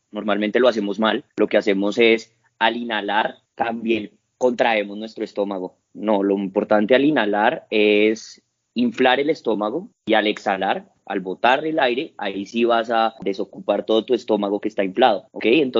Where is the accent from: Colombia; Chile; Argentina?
Colombia; Bogotá; Nací en Bogotá el 9 de noviembre de 1991, criado por mi madre y mis abuelos.